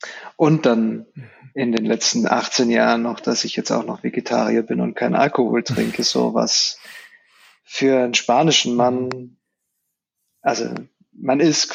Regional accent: Germany; first language es; German is a second language; Ich bin in Deutschland groß geworden, allerdings sehr spanisch. Also ich habe relativ wenig mit dem deutschen deutschen Kontext zu tun gehabt

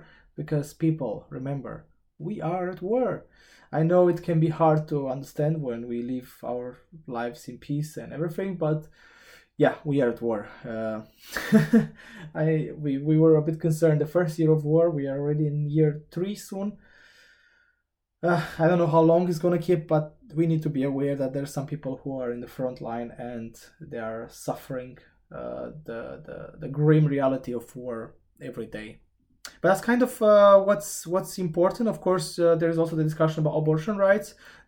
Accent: Romania; English is a second language; moved away as an adult; What I noticed in comparison with, let's just say, my home country, in terms of dentists is that the materials, the machines they have here, they're quite higher quality or next level than what I found in Romania, for example.

